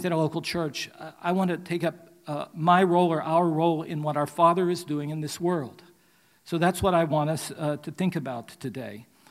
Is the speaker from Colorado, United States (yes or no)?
no; West Virginia, United States; I grew up in West Virginia, so I just think about things in simplistic terms. I try to cover up the hillbilly nature